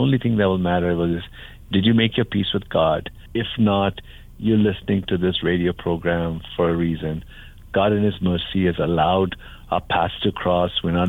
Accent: India; I met Jesus growing up in India.

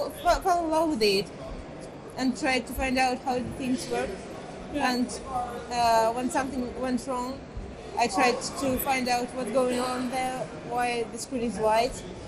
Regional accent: Ukraine; I'm from Ukraine. Sometimes I code.

